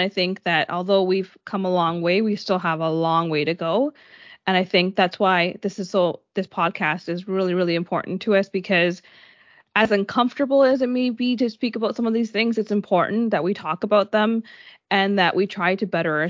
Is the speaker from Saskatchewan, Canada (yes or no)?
no; Mississauga, Ontario, Canada; especially growing up in Mississauga, Ontario, you know, diversity was very limited back in the 80s and 90s.